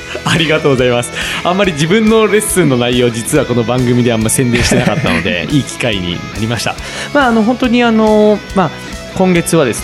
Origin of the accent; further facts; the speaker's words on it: Saitama, Japan; 僕埼玉ですから。